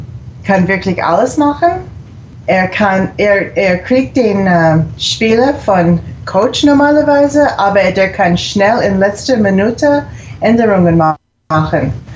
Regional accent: Idaho, United States; Viele in meiner Jugend waren in Idaho 49er-Fans.

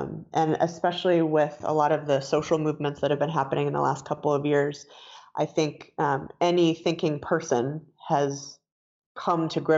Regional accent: Denver, Colorado, United States; also born or lived in New York City; I was born and raised in Denver. Lived here most of my life, except for when I went to college on the East Coast, and I spent a lot of time actually in New York City.

